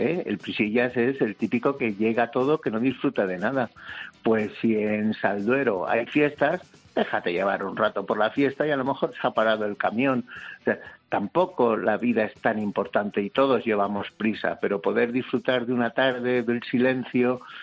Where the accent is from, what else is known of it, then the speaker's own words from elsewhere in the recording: Castile and León, Spain; los que somos castellano-leoneses y somos un poco más ásperos